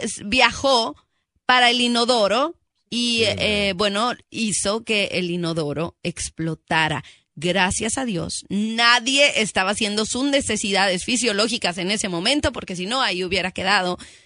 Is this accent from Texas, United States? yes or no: yes; El Paso, Texas, United States; now in Florida, United States; vengo de Texas, del Paso, de un área seca, que no estoy acostumbrada ni al agua ni a nada de esas cosas, uh-huh. ni al clima tropical.